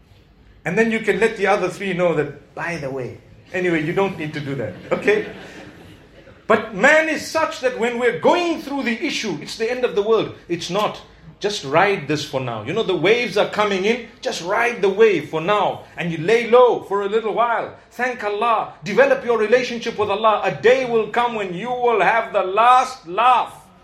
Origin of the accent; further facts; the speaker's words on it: Zimbabwe; I come from Zimbabwe, I know of so many school teachers and university lecturers and doctors and lawyers